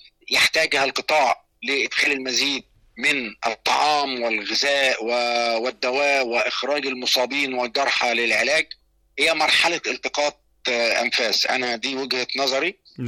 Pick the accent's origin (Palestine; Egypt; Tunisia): Egypt; عشان أنا قاعد في مصر وإن أنا نعم. مصري.